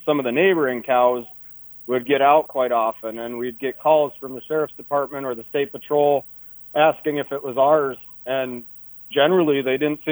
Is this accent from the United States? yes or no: yes; Minnesota, United States; we're from Cass County, Minnesota, and our county put together a law enforcement training class.